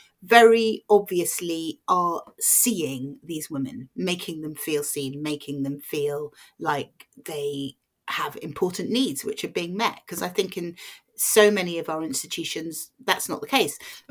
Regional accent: London, United Kingdom; So I think I am just a Londoner at heart.

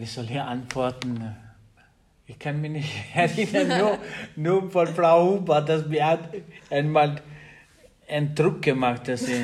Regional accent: Prizren, Prizren District, Kosovo; German is a second language; Ich komme aus dem Kosovo, ja.

